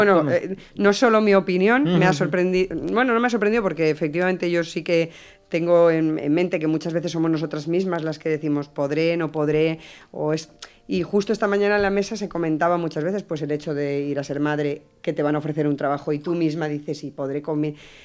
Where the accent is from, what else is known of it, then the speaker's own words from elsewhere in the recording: Campo Redondo de Alba, Castile and León, Spain; yo soy de un pueblo muy pequeñito de Palencia, se llama Campo Redondo de Alba.